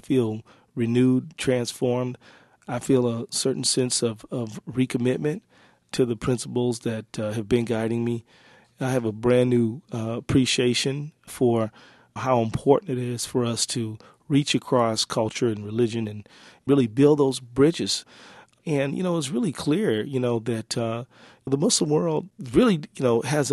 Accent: Midwest, United States; Yeah, I'm from the Midwest, where there's plenty of space out here.

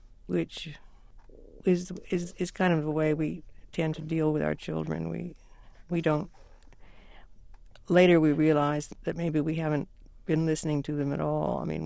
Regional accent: the West, United States; You know, I grew up in the West, and we always had this theory that if you kept the snake in your eyeline, the snake wasn't going to bite you.

